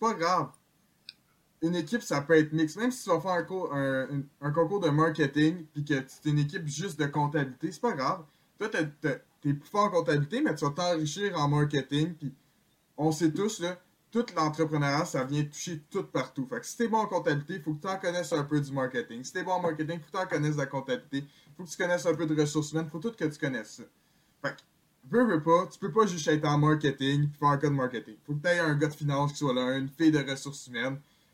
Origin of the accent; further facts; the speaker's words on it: Laval, Quebec, Canada; moi je suis de Laval, lui il était de Montréal